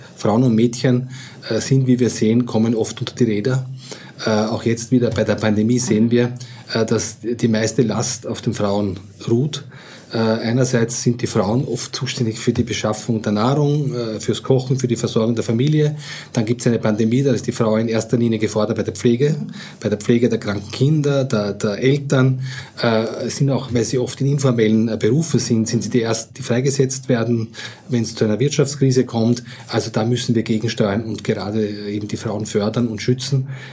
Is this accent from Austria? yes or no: yes; Lower Austria, Austria; born there; im Weinviertel, wo ich geboren bin